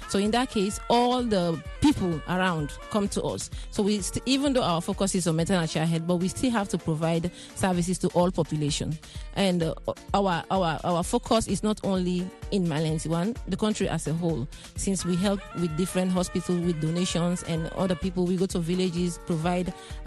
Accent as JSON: {"language": "English", "country": "Sierra Leone", "tie": "born or raised there", "lives_now": "United States", "said": "growing up in Sierra Leone, I saw the desperate need for the health sector. So when I came in the U.S., my focus was to help my people back in Sierra Leone."}